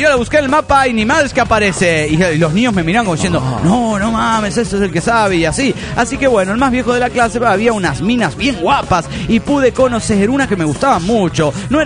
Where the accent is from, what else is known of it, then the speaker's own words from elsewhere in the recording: Delta, Colorado, United States; de Delta, Colorado.